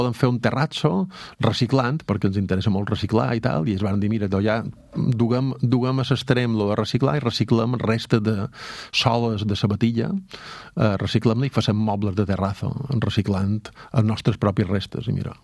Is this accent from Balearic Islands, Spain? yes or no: yes; Balearic Islands, Spain; now in London, United Kingdom; viure a Londres i mesclar la meva mallorquinitat amb ser també de Londres. Jo som molt de Mallorca, però també som una mica de Londres.